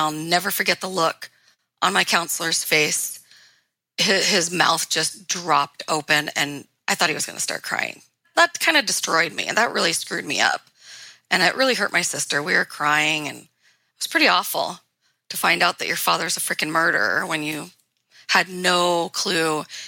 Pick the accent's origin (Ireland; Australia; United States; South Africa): United States; Cleveland, Ohio; born there; I have a Wisconsin Social Security number, yet I was born in Cleveland.